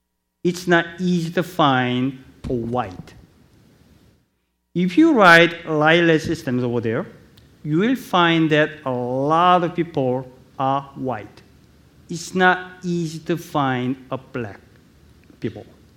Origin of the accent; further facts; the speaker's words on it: South Korea; English is a second language; Actually, I'm from Korea. Actually, I was born and raised in Korea.